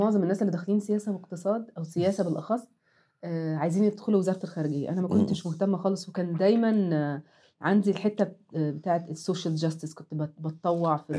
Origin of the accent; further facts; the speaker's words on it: Egypt; احنا عندنا في مصر كان نظام الثانوية العامة تدخل من سنة اولى ثانوي بتبتدي تقسم علمي او ادبي